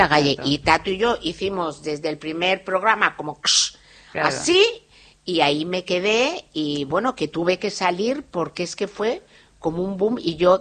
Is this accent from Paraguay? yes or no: no; Spain; sí, soy española, pero.